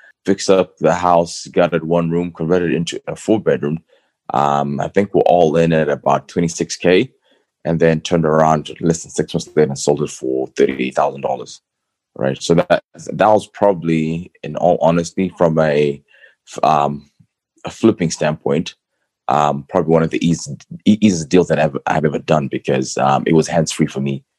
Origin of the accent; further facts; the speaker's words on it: Zimbabwe; also born or lived in Missouri / Florida / Paris; now in Chicago, United States; I've lived in the US for about 20 years. Born and raised in Zimbabwe. Have lived in Missouri, Florida, and in between then I moved to France for about 2 years. Paris, and then I've been in Chicago, Illinois for about 8 years now.